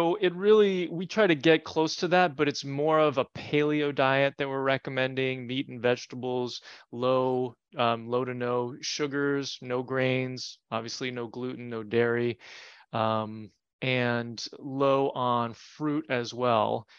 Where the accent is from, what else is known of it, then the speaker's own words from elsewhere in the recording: New Jersey, United States; But then I grew up in New Jersey, got bitten by ticks